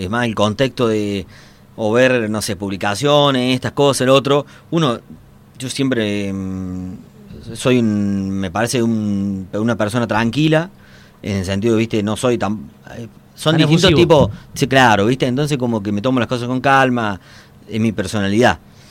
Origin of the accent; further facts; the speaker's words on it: Las Peñas, Córdoba, Argentina; volví lunes, pasé directo a mi pueblo, a Las Peñas, y bueno, también ahí la gente me recibió